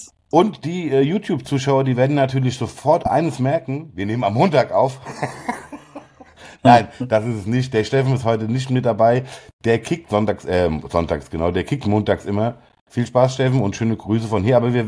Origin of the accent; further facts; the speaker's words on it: Frankfurt, Hesse, Germany; Ja, für uns ist es normal, wir kommen aus Frankfurt, wir reden so.